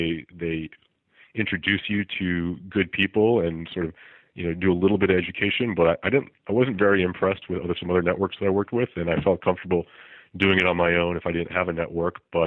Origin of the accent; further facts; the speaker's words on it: New Jersey, United States; also born or lived in Chicago; I'm from the East Coast, grew up North Jersey near New York City